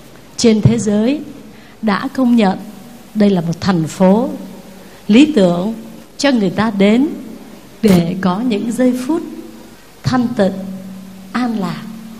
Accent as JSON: {"language": "Vietnamese", "region": "Southern Vietnam", "country": "Vietnam", "tie": "born or raised there", "said": "Về miền Nam á, thì quê em có hai mùa mưa nắng à."}